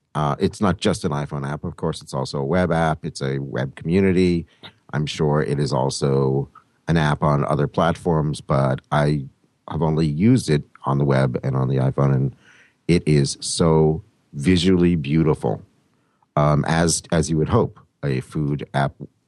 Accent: Pittsburgh, Pennsylvania, United States; Pittsburgh represent, that's right.

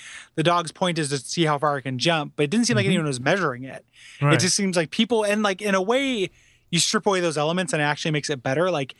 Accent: Rockford, Illinois, United States; Well, I'm from Rockford, Illinois, where my first wife was from, and and was 45 minutes away from my hometown.

